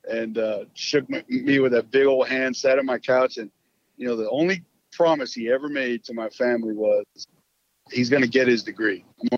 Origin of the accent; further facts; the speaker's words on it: Texas, United States; And it really like lit me up, you know, growing up in West Texas, that really sunk in.